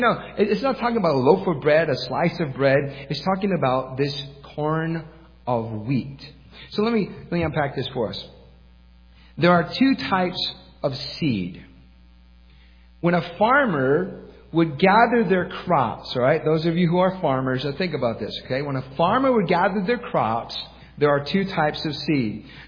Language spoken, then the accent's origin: English; Michigan, United States; She's from Maine. I'm from Michigan.